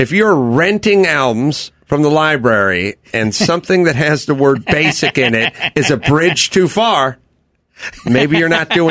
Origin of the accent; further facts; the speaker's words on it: Brooklyn, New York, United States; You know, look, I grew up in Brooklyn. We played stickball on the street.